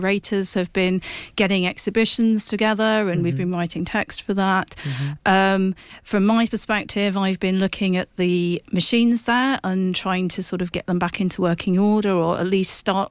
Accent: London, United Kingdom; I grew up in London

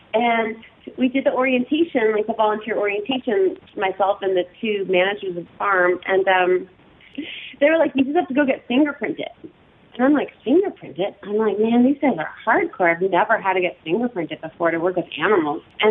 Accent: Nova Scotia, Canada; I grew up in Nova Scotia, Canada, which is like south of Newfoundland, and it's one of the Maritime provinces, but it's basically an island in the North Atlantic where it's cold and icy and dark for most of the year.

